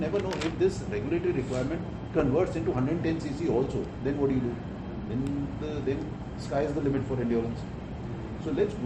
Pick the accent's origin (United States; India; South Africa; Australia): India; Delhi; I'm a person from Delhi, a strong Delhiite, although I've been here in Maharashtra since 18 years, 19 years